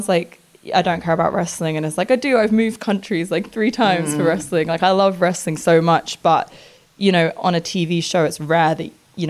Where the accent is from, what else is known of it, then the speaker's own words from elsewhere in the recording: London, United Kingdom; So I'm from London, North London